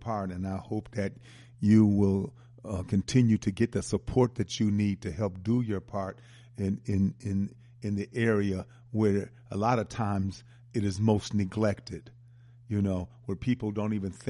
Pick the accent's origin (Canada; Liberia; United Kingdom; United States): United States; born there; although I was born here in America.